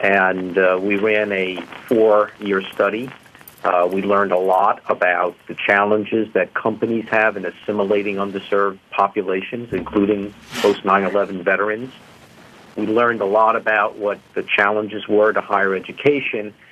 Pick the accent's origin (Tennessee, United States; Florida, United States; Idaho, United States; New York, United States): New York, United States; Bronx; born there; Well, I was born in the Bronx, actually about five blocks from Yankee Stadium.